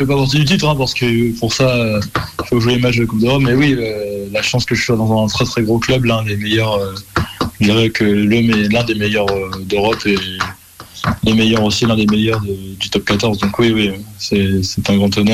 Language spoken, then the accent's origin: French; Lorient, Brittany, France; c'est là où j'ai commencé à Lorient. Ouais. J'ai fait tout mon enfance à Lorient.